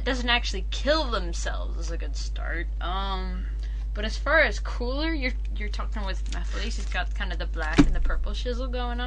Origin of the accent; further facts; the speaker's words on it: United States; Yeah. I'm American. What sort of class do you think I have besides Mustangs